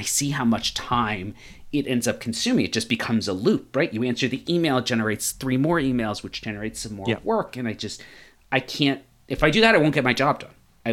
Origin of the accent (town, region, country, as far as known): United States; born or raised there